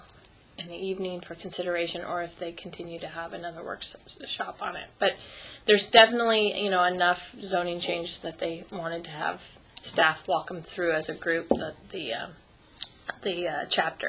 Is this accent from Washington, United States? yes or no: yes; North Bend, Washington, United States; when I say I'm from North Bend